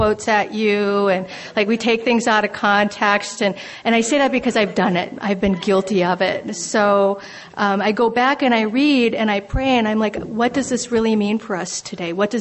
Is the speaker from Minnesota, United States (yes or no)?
yes; Minnesota, United States; accent: Minnesota; people knew who I was because of my accent, my Minnesota.